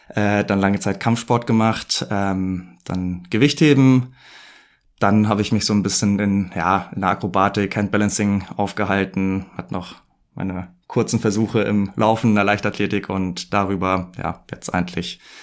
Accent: Mongolia; moved away; Ich bin in der Mongolei geboren, aufgewachsen. Die meisten dort können nicht mal schwimmen

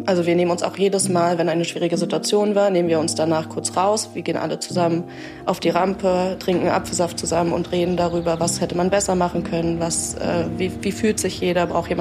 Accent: Berlin, Germany; Ich bin in Neukölln aufgewachsen und ich habe nie woanders gewohnt.

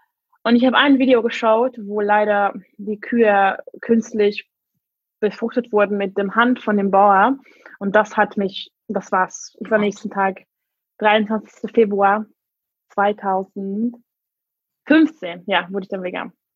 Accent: Hungary; first language English; German is a second language; now in Berlin, Germany; Ich wohne seit 6 Jahren in Berlin. Ursprünglich komme ich aus Ungarn, aber ich bin mit Englisch und Ungarisch aufgewachsen. Mein Papa kommt aus Schottland.

